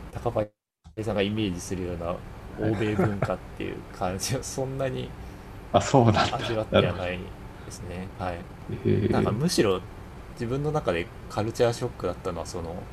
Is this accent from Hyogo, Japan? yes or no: no; Shimane, Japan; moved away; 僕はもう島根県っていうすごい田舎から出てきたんですけど、